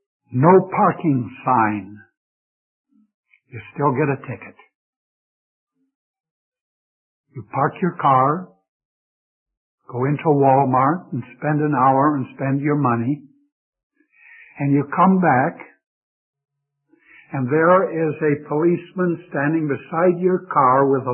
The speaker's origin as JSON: {"language": "English", "country": "Philippines", "lives_now": "United States", "said": "sir, I'm from the Philippines and I'm not too acquainted here."}